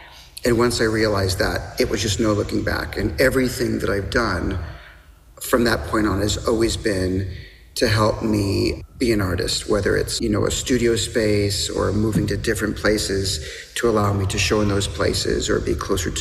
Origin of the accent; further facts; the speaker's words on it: Lincoln, Nebraska, United States; I was brought up in Lincoln, Nebraska